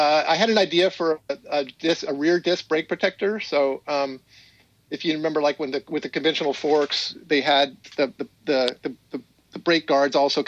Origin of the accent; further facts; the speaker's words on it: California, United States; So I grew up out in the Dez in Antelope Valley.